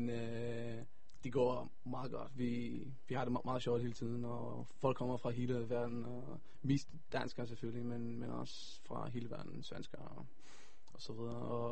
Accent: Greenland; Danish is a second language; jeg er fra Grønland faktisk.

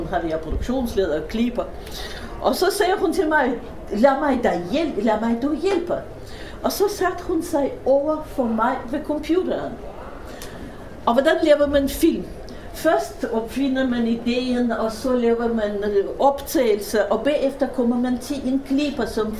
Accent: Russia; Danish is a second language; moved away as an adult; now in Denmark; og jeg taler med accent, og det er fordi jeg kommer fra Rusland, eller dengang Sovjetunionen.

